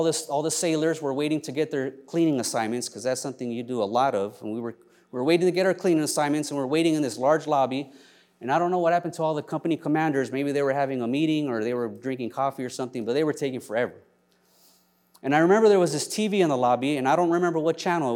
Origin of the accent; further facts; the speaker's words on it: Los Angeles, California, United States; And just because I was born and raised in Los Angeles doesn't mean I got an old Chevy hoopty.